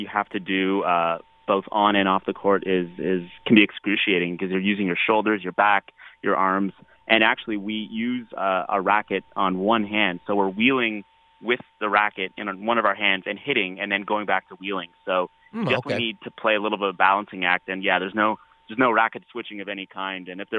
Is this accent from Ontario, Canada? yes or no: yes; Hamilton, Ontario, Canada; I grew up outside of Hamilton, Ontario, and there were a lot of neighborhood courts.